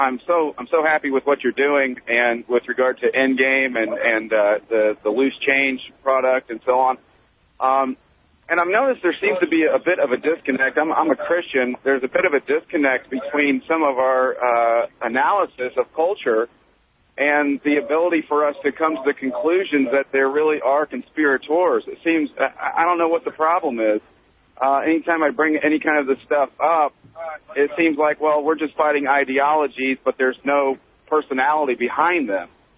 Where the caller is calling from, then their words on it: Sheridan, Indiana, United States; Hey, Alex, I'm in Sheridan, Indiana